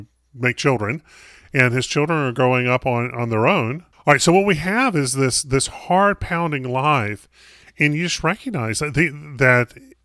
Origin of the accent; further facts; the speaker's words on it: North Carolina, United States; Well, I grew up in North Carolina, and wrestling and NASCAR are two of the big sports there.